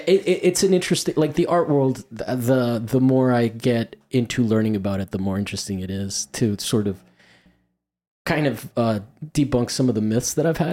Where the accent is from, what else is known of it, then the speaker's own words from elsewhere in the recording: Miami, Florida, United States; No, but I'm from Miami, and we have a lot of collections that are open to the public like that.